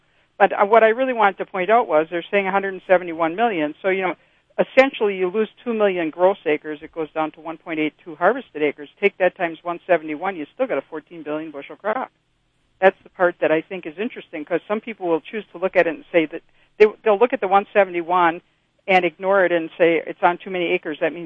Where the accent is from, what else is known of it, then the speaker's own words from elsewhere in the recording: Wisconsin, United States; which I'm from Wisconsin, so we always started in October anyway.